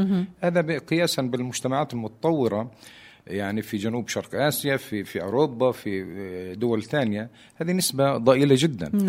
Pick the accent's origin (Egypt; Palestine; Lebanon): Palestine; إحنا كفلسطينيين